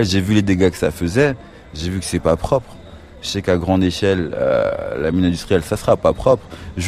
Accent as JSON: {"language": "French", "region": "French Guiana", "country": "France", "tie": "born or raised there", "said": "J'ai grandi dans l'Ouest Guyanais, j'habite l'Ouest Guyanais"}